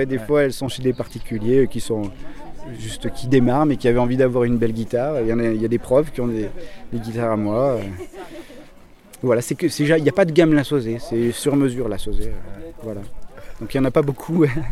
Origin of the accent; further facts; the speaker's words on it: Provence-Alpes-Côte d'Azur, France; moi j'ai grandi ici, donc dans le Buëch